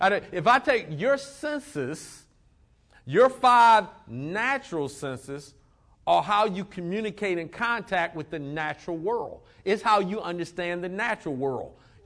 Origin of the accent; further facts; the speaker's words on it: Detroit, Michigan, United States; I grew up in Detroit, inner city